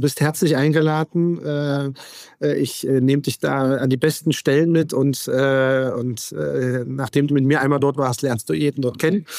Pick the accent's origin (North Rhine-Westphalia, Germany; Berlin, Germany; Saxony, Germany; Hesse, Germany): Hesse, Germany; Dreieich; Vater hat schon immer, also hat eine große Heizungsbaufirma, ja, in Dreieich, in Frankfurt und da bin ich immer auf Baustellen groß geworden.